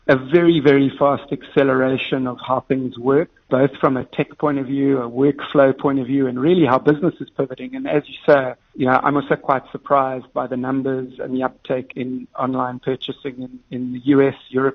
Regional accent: Cape Town, Western Cape, South Africa; moved away as an adult; also born or lived in London; I actually grew up spending most of my time in the ocean, so I grew up in Cape Town. I'm a real water boy.

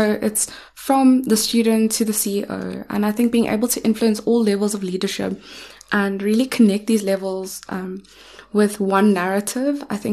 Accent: Richards Bay, KwaZulu-Natal, South Africa; So I grew up in a town that was almost funded and surrounded by industry. So I grew up in Richards Bay, in Pengeni area.

